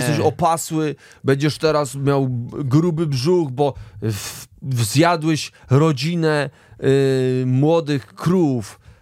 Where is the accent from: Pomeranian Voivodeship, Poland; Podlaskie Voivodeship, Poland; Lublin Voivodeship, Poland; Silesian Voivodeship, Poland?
Silesian Voivodeship, Poland; My są Ślązacy.